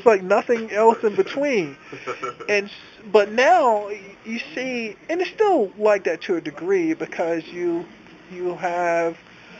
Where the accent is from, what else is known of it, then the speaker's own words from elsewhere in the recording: Minneapolis, Minnesota, United States; Aaron Pilhoffer, a good friend of mine. We're both from Minneapolis.